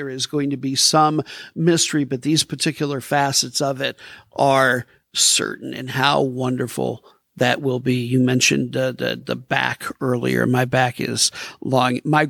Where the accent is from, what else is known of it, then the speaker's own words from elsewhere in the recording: Iowa, United States; I'm from Iowa. Being a farmer is probably pretty hard.